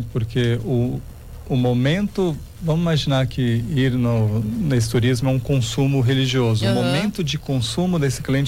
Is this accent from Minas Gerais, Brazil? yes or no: no; São Paulo, Brazil; quando eu era pequeno em São Paulo